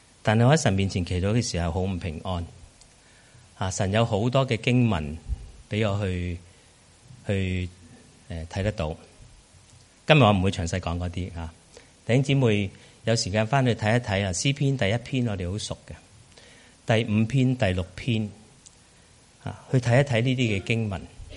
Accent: Hong Kong; 身边我想大部分都是由香港来的，那里是我们的家乡，出生在那里，成长在那里。

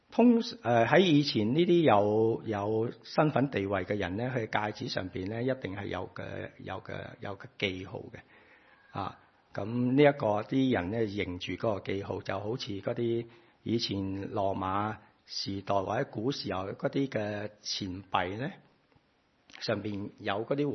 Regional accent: China; 我哋中国人都系咁啊嘛，向佢问安，向佢认错，向佢道歉

